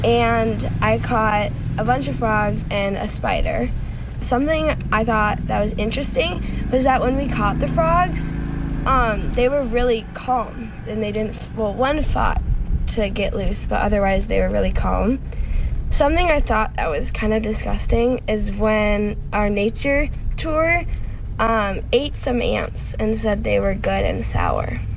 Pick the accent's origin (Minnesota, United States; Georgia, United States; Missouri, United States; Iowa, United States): Minnesota, United States; Maple Grove; I'm 11 years old and I'm from Maple Grove, Minnesota.